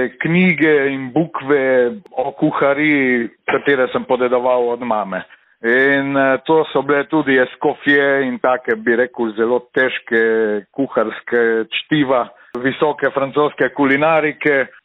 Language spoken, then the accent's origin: Slovenian; Ajdovščina, Gorizia, Slovenia; Rojen in vzgojen v Vipavski dolini, Ajdovc oziroma iz ceste pri Ajdovščini.